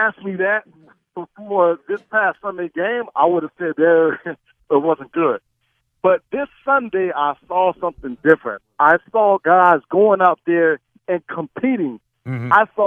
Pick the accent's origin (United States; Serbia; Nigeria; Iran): United States; Miami, Florida; I'm from Miami. If you ask me that comment, I'll say the same thing. I love Miami. I would never leave Miami. I'll be here for the rest of my life.